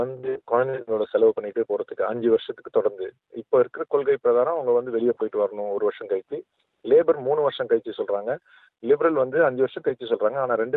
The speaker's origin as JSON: {"language": "Tamil", "town": "Chennai", "region": "Tamil Nadu", "country": "India", "tie": "born or raised there", "moved": "as an adult", "lives_now": "Australia", "said": "நான் சென்னையில பிறந்து வளர்ந்தேன். இங்க மேல் படிப்புக்காக, மாஸ்டர்ஸ் டிகிரி படிக்கிறதுக்காக ஸ்வின்பர்ன் யூனிவர்சிட்டியில 1999 இங்க ஆஸ்திரேலியா வந்தேன்."}